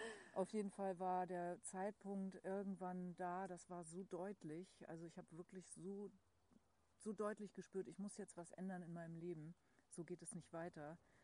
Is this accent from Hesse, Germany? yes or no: yes; Hesse, Germany; also born or lived in Hamburg; Ursprünglich komme ich aus Hessen